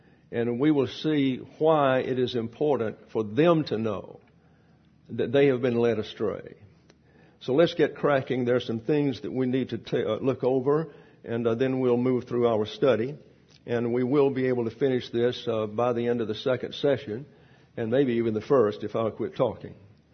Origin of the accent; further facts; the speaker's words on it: Alabama, United States; I'm from Lower Alabama, so down there in the Deep South, especially when I was growing up, there was a Catholic church